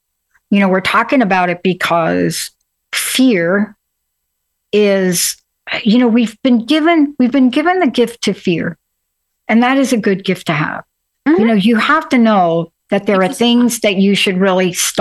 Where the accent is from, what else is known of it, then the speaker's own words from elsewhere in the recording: New York, United States; I mean, I grew up in New York